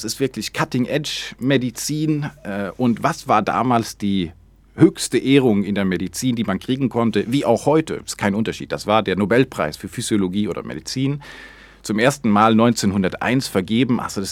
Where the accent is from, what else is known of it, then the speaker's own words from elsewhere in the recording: Sweden; German is a second language; now in Germany; Also die wissen, ich bin selbst aus Schweden